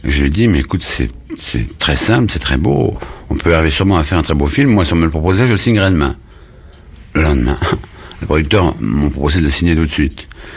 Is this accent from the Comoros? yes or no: no; Paris, Île-de-France, France; on est du 14e arrondissement, on est nés à Montrouge tous les deux.